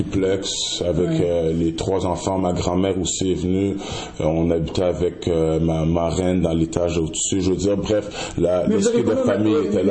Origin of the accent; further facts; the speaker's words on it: Quebec, Canada; born there; Je suis né ici au Québec.